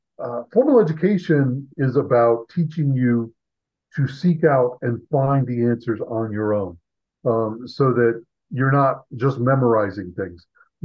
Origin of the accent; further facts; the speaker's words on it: Virginia, United States; My undergrad was from Virginia Tech, which is I'm from the East Coast, lived there in Virginia.